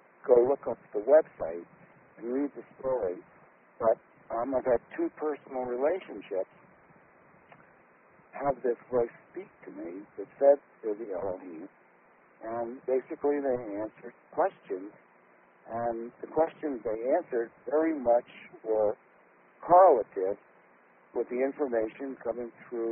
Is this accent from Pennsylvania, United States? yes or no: yes; Philadelphia, Pennsylvania, United States; born there; And I was born in Philadelphia.